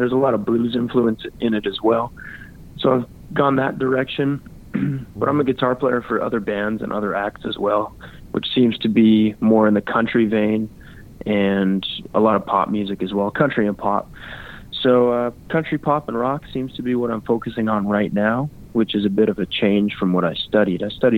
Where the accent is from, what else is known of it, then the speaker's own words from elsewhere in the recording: Calgary, Alberta, Canada; I'm actually in my home city right now, Calgary, Alberta, Canada.